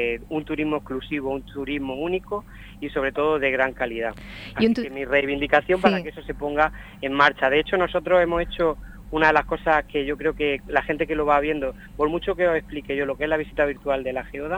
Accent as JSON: {"language": "Spanish", "town": "Pulpí", "region": "Andalusia", "country": "Spain", "said": "Mi reivindicación como pulpileño, como almeriense y como andaluz"}